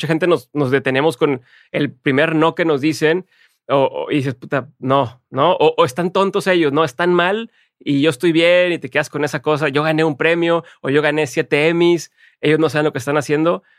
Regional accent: Mexico; como buen mexicano, muy trabajador

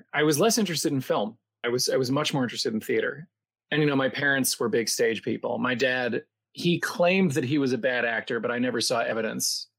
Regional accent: Port Washington, New York, United States; also born or lived in Vermont; I grew up on Long Island in Port Washington on the North Shore, which I hated. And I got, as soon as I was out of junior high, I was out of Port Washington.

